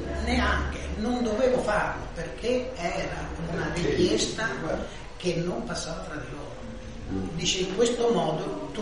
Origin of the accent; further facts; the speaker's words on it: Rome, Lazio, Italy; io da romano, finito a Milano, mi sono trovato benissimo con le persone